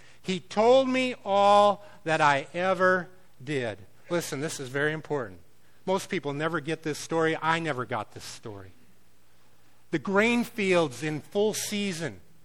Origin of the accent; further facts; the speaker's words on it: Minnesota, United States; this guy out of Wisconsin, I'm from Minnesota, this guy out of Wisconsin and his boss went with us.